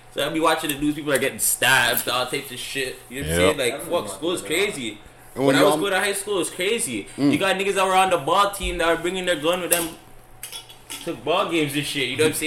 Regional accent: Toronto, Ontario, Canada; I'm from the South Side. I'm from Western Road.

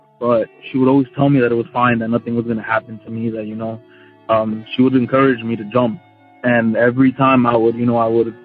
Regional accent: California, United States; I'm from California

